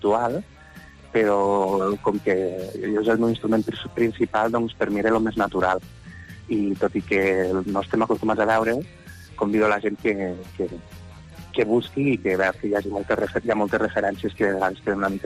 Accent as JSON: {"language": "Catalan", "town": "Lleida", "region": "Catalonia", "country": "Spain", "said": "tots som de Lleida, i, o de prop de Lleida, i tenim un vincle molt especial amb la ciutat."}